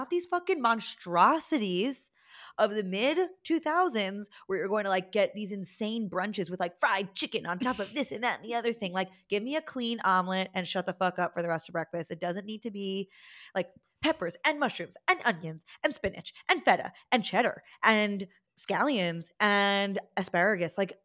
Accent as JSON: {"language": "English", "region": "New York", "country": "United States", "accent": "New York", "said": "Sorry that my New York accent offended you."}